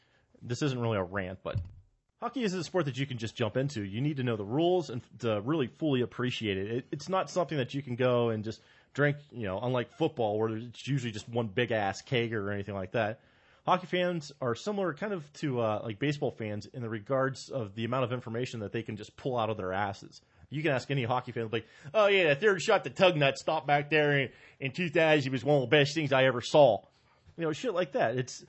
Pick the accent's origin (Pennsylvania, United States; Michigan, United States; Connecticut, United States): Pennsylvania, United States; Erie; I'm from Erie.